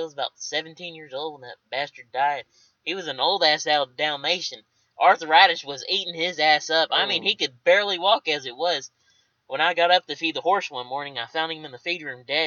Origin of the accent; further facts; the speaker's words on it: Texas, United States; I'm from Texas and I'm in America.